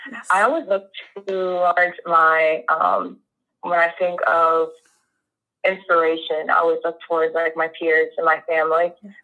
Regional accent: Florida, United States; That's an interesting question because I grew up in Florida.

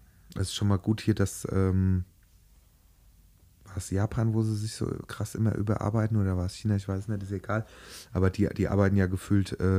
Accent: Italy; Also ich als Italiener bin gar mit Italien, da war ich so als Kind schon so oft

